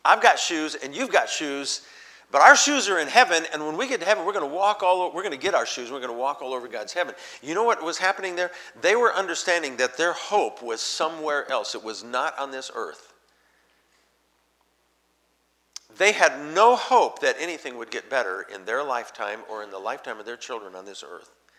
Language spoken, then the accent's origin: English; South Dakota, United States; moved away as an adult; I'm from South Dakota and, went through elementary school and high school and all that there.